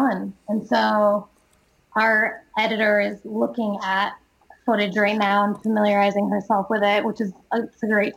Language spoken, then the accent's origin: English; Minnesota, United States; I feel like also, as a Minnesotan, like, those of us that live in, like, colder areas